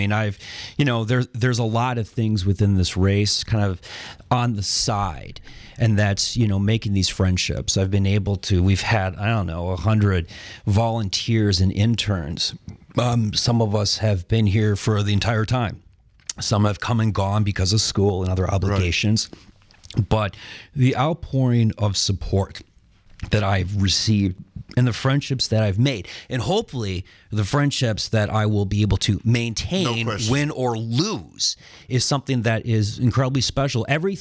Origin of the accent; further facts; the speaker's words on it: Little Chute, Wisconsin, United States; Actually, Little Chute, but, you know, I'm from Wisconsin, so all the communities are like home for me.